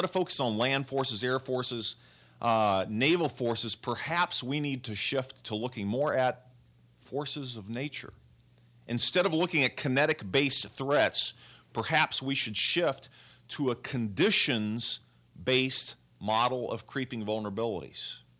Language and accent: English; the South, United States; I grew up in the South